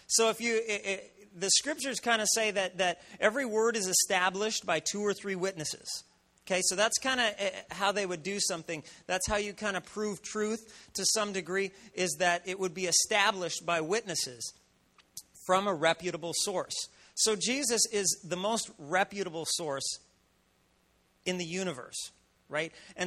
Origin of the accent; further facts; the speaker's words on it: Minnesota, United States; I'm a redneck from Minnesota. So I grew up, you know, doing all this kind of stuff and shooting arrows and shooting guns and shooting animals.